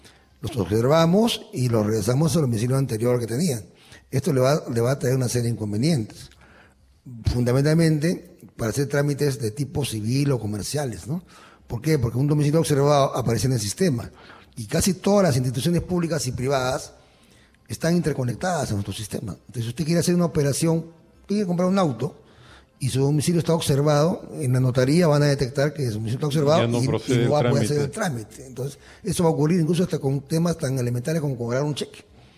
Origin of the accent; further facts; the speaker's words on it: Peru; nosotros tenemos como peruanos a veces la mala costumbre de no actualizar datos